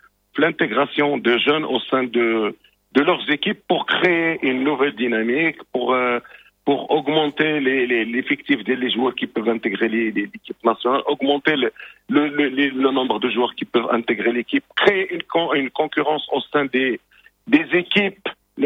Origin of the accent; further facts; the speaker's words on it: Morocco; لان اللعب عندنا في المغرب اقل من 16 سنه